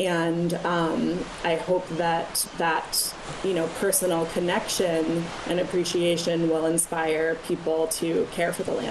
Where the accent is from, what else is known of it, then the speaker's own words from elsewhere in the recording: New York City, New York, United States; I grew up in New York City, which we all know, you know, does not have very much nature.